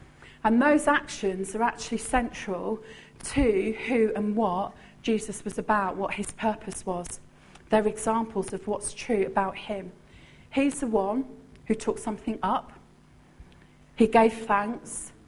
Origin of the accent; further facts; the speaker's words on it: Brighton, South East England, United Kingdom; Now, I'm from Brighton, I see the waves when they hit that shore.